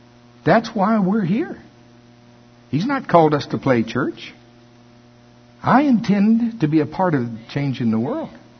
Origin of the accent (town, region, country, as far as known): United States; born or raised there